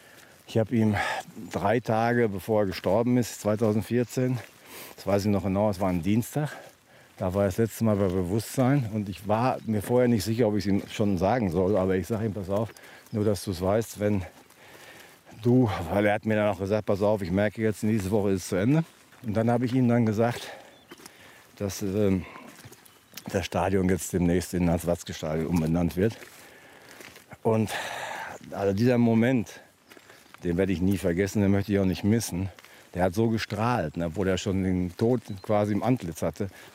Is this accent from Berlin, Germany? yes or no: no; Erlinghausen, North Rhine-Westphalia, Germany; Marsberg, das ist die Stadt, wo Erlinghausen, mein Geburtsort, dazugehört, ist genau 200 Meter unterhalb von Erlinghausen gelegen.